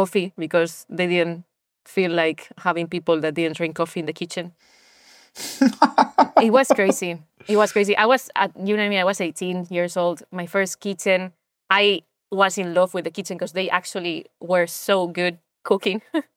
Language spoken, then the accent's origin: English; Galicia, Spain; is next to my house, my hometown.